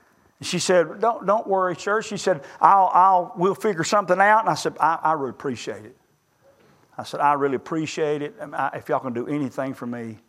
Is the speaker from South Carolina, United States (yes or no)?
yes; Lander, South Carolina, United States; I said, I'm a pastor from Lander, South Carolina.